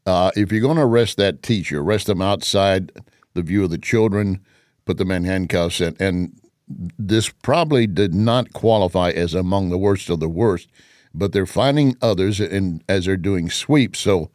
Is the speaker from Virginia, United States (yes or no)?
no; Texas, United States; Well, as a fellow native Texan, I agree with you.